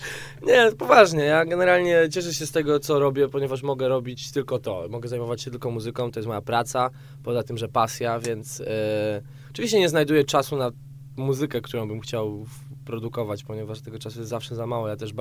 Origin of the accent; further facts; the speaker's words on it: Częstochowa, Silesian Voivodeship, Poland; częstochowianin, jak i ja również jestem częstochowianinem